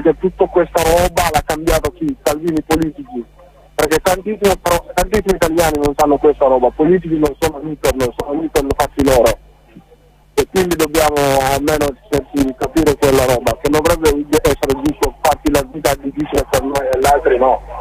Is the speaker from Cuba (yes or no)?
no; Gambia; now in Italy; Io sono della Gambia, non sono origine di qua, ma da 4 anni, più o meno 5 anni che sono in Neruda. In Italia tutto sono qua, più o meno 6 anni.